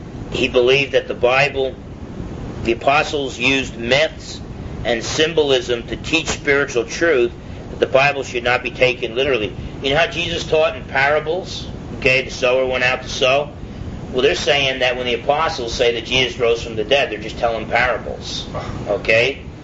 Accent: New Jersey, United States; accent: New Jersey; He recognized my accent as being from New Jersey.

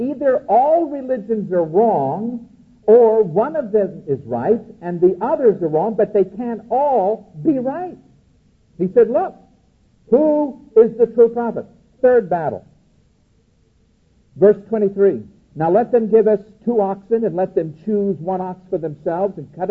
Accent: New York, United States; I'm a New Yorker. How can I help it? I have to talk this way.

